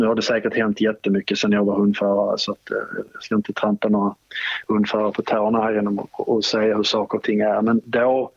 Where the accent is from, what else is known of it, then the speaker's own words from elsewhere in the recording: Malmö, Skåne, Sweden; att jag har närmare till min hemstad Malmö